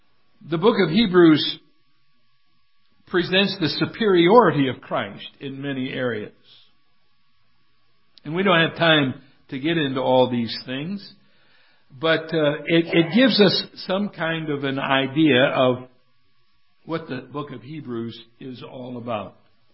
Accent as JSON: {"language": "English", "country": "United States", "said": "I am one who is very grateful for my heritage as an American. But I am also one who is deeply saddened as an American today."}